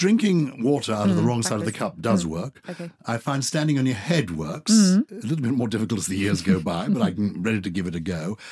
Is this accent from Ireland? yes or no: yes; Ireland; accent: Irish; I apologise for my Irish accent.